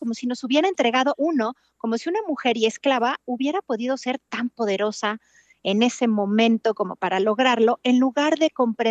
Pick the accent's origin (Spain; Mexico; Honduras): Mexico; no comprendo por qué nos cuesta tanto trabajo como mexicanos vivir solo de leyendas versus contarnos la verdad